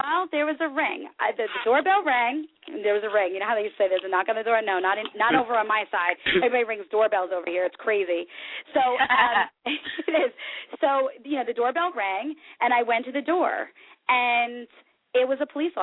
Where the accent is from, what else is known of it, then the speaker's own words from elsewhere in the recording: New Jersey, United States; I'm street savvy, girl. We're from Jersey. We're born, you know, we gotta be savvy.